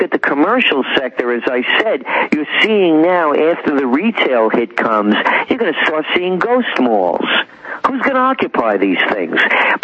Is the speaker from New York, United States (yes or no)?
yes; Bronx, New York, United States; I grew up in the Bronx.